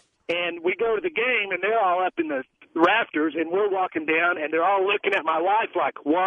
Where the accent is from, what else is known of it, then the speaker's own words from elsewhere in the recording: Wichita, Kansas, United States; I'm from Wichita.